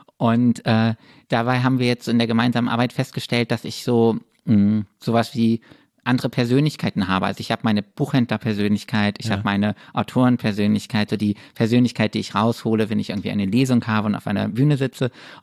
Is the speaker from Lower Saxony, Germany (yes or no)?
no; Würzburg, Bavaria, Germany; now in Berlin, Germany; Ja, voll, weil also ich bin aus Würzburg nach Berlin gezogen.